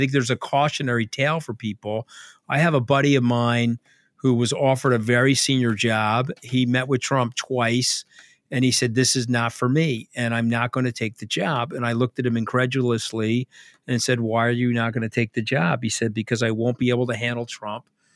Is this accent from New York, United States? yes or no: yes; New York, United States; Well, I'm a New Yorker. You know, I'm not Ted Cruz or one of these crybabies, right?